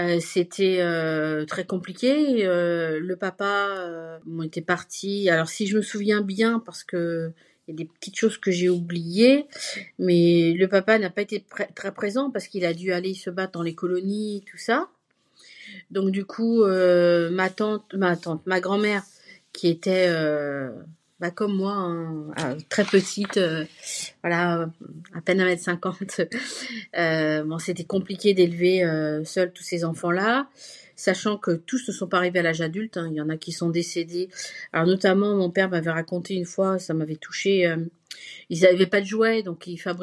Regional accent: Nantes, Pays de la Loire, France; born there; j'ai 51 ans, je suis née à Nantes, donc en France, en Loire-Atlantique. Je suis luso-descendante du côté de mon père, donc mon père est arrivé dans fin des années 60 en France, il avait 16 ans, et ma mère est française.

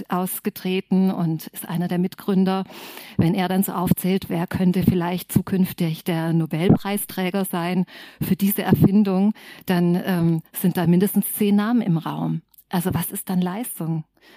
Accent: Tübingen, Baden-Württemberg, Germany; ich komme ja aus Tübingen

